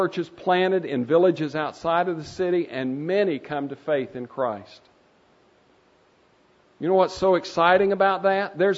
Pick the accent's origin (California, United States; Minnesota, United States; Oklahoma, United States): Oklahoma, United States; Lawton; now in Kansas, United States; Now, I'm an Okie. I live in Kansas, but I grew up in Lawton.